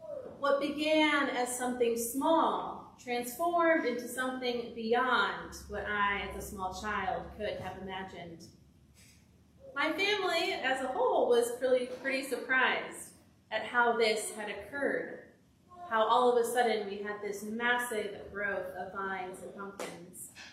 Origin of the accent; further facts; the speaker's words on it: Indiana, United States; I grew up in Indiana with a big backyard that included a raised garden bed where each summer my family would plant cherry tomatoes, green peppers, and cucumbers.